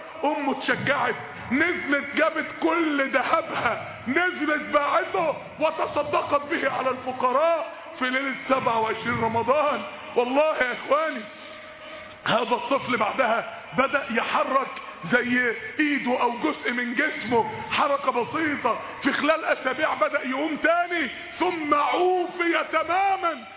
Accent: Mansoura, Dakahlia, Egypt; عندنا في المنصورة برضو طفل

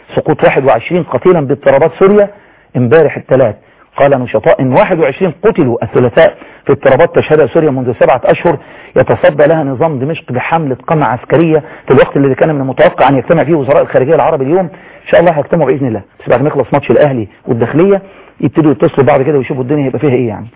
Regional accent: Egypt

